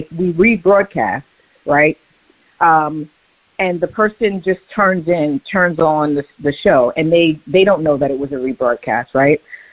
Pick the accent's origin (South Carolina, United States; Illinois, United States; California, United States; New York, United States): New York, United States; But I'm a New Yorker, and I'm about to run the train